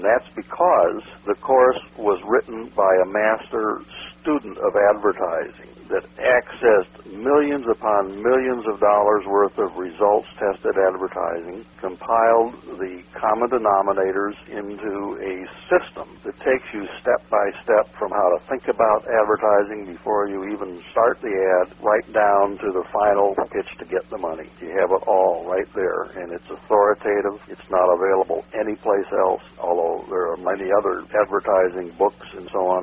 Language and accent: English; Park Ridge, Illinois, United States; also born or lived in Evanston; I was born in Evanston, Illinois, suburb of Chicago. Grew up along the North Shore and then from around the sixth grade on in Park Ridge, a northwest suburb.